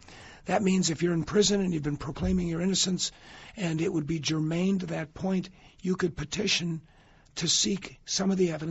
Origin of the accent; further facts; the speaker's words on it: Rocky River, Ohio, United States; Was the city prosecutor in my hometown of Rocky River, Ohio.